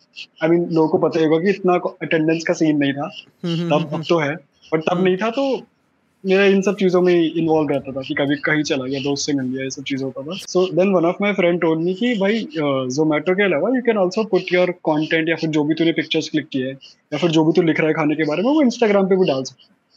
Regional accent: Meerut, Uttar Pradesh, India; moved away as an adult; now in Delhi, India; मैं यूपी से हूँ, यूपी में एक जगह मेरठ, तो स्कूलिंग वगैरह सब वहां से हुआ 12th तक। उसके बाद हायर एजुकेशन के लिए मैं दिल्ली आ गया

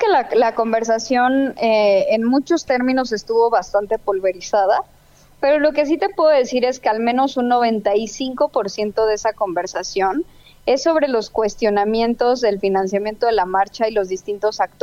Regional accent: Mexico; deberíamos encontrar un fin último, todos como mexicanos, en el sentido de que pues el país esté mejor.

